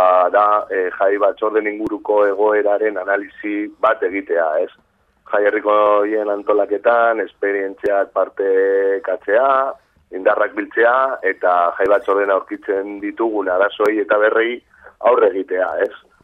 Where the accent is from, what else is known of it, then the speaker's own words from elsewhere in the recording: Bilbao, Basque Country, Spain; nire kasuan nik adibidez, Deustuko Herriberakoa naiz